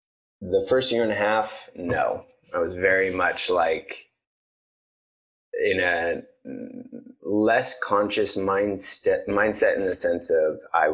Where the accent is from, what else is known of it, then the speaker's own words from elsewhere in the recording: Reno, Nevada, United States; But growing up in Reno, there aren't many vegans.